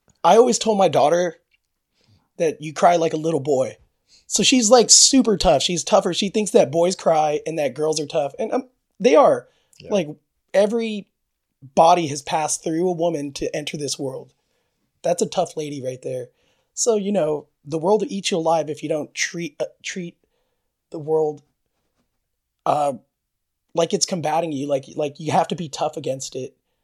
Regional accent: Spring Valley, California, United States; I grew up in East County, Spring Valley, California.

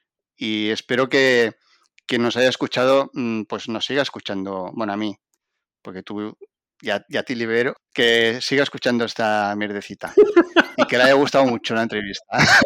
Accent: Cornellà de Llobregat, Catalonia, Spain; Soy de Cornellá, así que... No es una excusa, pero sí que es el background que se dice ahora.

